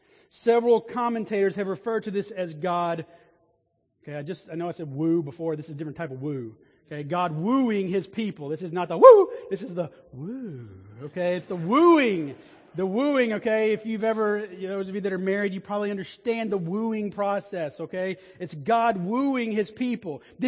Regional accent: the South, United States; born or raised there

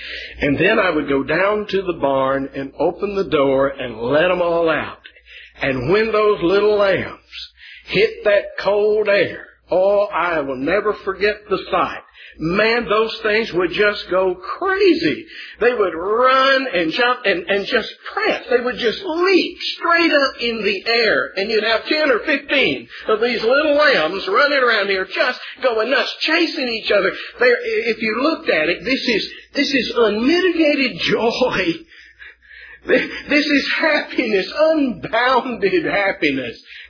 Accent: Texas, United States; I came from Texas, know nothing about cows.

